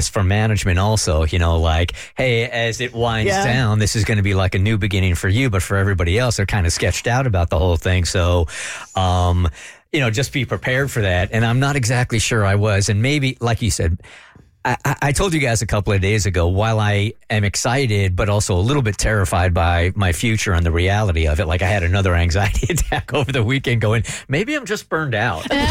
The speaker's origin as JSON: {"language": "English", "town": "San Diego", "region": "California", "country": "United States", "tie": "born or raised there", "said": "This is such an honor right here because I grew up in San Diego listening to a show called Jeff and Jer."}